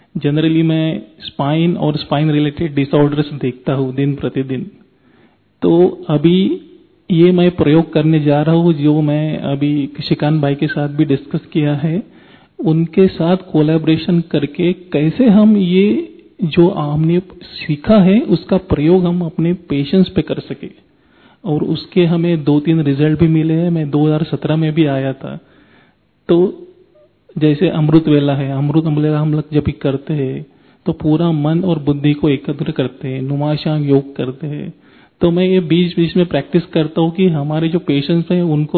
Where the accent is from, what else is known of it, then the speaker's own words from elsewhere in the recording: Mumbai, Maharashtra, India; मैं मुंबई से हूँ।